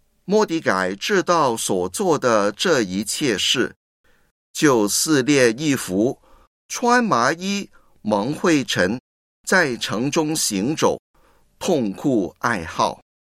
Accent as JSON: {"language": "Chinese", "country": "China", "said": "我们中国人有很多节日，上个月我们就刚刚过了端午节"}